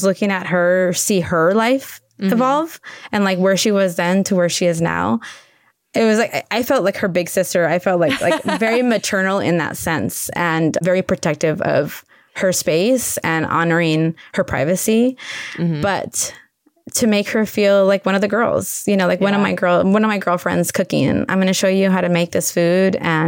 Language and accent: English; Tijuana, Baja California, Mexico; English is a second language; I mean, I learned English watching Julia Child on TV in Tijuana. So I'm ESL and we learned English watching the Cape, you know, public broadcast TV